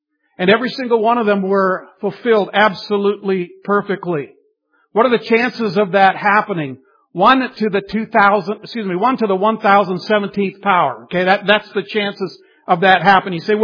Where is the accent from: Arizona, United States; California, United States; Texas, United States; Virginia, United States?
Texas, United States; Dallas; born there; I was born in Dallas. I really don't remember